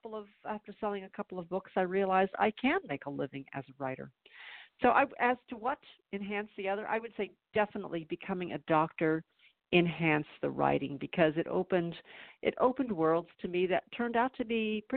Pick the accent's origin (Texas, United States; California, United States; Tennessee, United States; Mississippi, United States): California, United States; San Diego; something that really happened in my hometown. I grew up in San Diego.